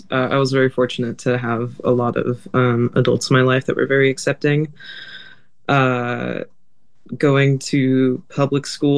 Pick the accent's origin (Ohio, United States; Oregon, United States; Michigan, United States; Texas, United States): Oregon, United States; Keizer; I'm from Kaiser, so just outside of Salem, but yes.